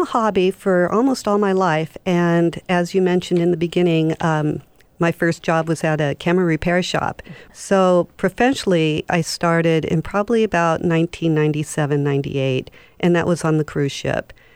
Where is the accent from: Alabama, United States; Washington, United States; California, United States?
Washington, United States; Seattle; And I grew up in Seattle, so it's really great to go see all the different aspects and history and everything that's in the different neighborhoods.